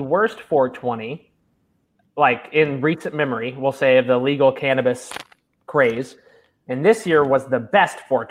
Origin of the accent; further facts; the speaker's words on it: Louisville, Kentucky, United States; So my hometown of Louisville, Kentucky, it is a big week for us.